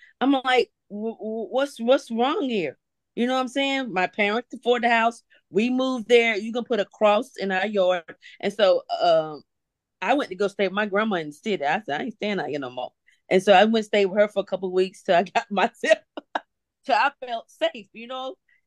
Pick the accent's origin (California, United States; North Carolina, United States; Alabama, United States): North Carolina, United States; Durham; 'Cause I grew up in North Carolina in Durham, and my parents moved to the suburbs, and we were the only black family in that neighborhood.